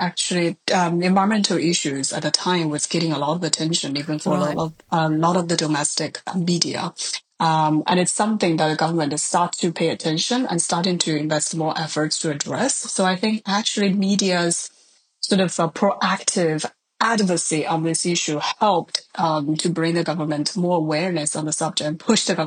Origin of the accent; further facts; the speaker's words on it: China; Growing up in China, like, wine is not part of the culture.